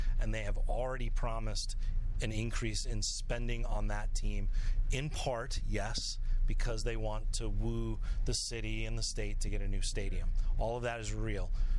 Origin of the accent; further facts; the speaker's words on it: Chicago, Illinois, United States; born there; So I was born in Chicago, so I think most podcasts. So I have a fondness for it, but I have a lot of relatives who really care about the baseball teams there.